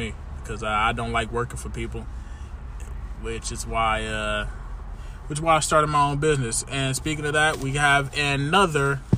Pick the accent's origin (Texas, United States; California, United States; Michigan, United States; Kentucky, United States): Michigan, United States; Detroit; I'm from Detroit, man.